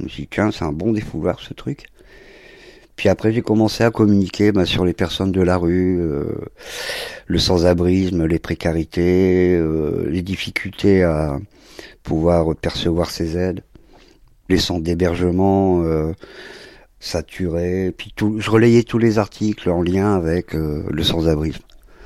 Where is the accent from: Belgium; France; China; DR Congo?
France; Condé-sur-l'Escaut, Hauts-de-France; also born or lived in Valenciennes; Je suis né à Valenciennes et j'ai grandi dans deux structures de la DAS, ce qu'on appelle l'ASE aujourd'hui, donc à Arthres et puis ensuite à Condé-sur-Lescaut, banlieue de Valenciennes.